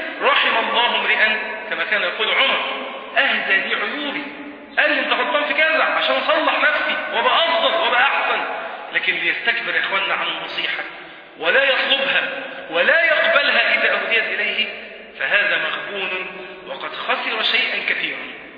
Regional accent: Egypt; هو حس ان انا مصري من لباسي مثلا او من زيي،

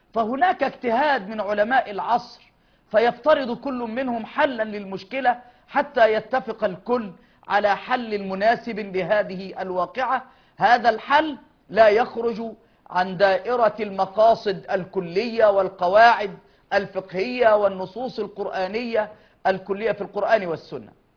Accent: Egypt

